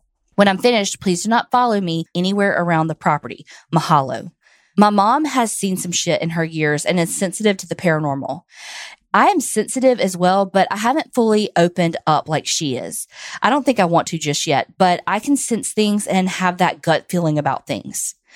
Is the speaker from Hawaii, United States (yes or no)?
yes; Kauana, Hawaii, United States; now in Henderson, United States; Kauana, Hawaii is my hometown, but now my family and I are now living in Henderson, Nevada.